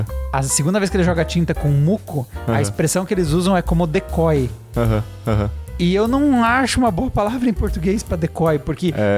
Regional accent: Brazil; como a gente é brasileiro

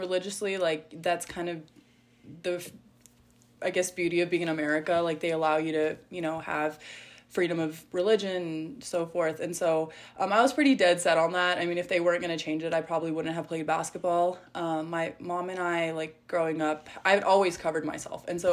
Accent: El Paso, Texas, United States; I think growing up in El Paso

